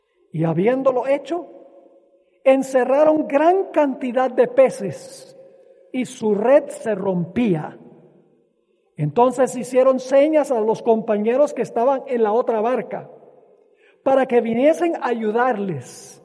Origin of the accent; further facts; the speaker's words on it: Venezuela; Cuando yo era niño, crecí en Venezuela y mis padres cada año iban de vacación con nosotros a una isla que se llama la Isla de Margarita.